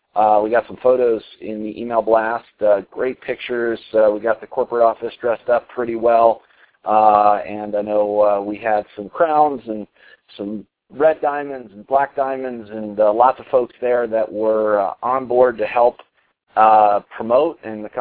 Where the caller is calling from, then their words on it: Colorado, United States; And I'm calling in from Colorado here.